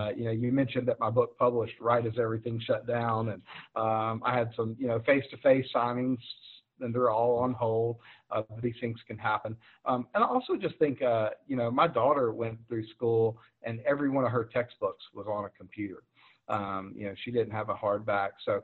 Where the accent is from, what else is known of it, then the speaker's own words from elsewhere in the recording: Southern United States, United States; I certainly, I'm a Southerner, so I like Southern American.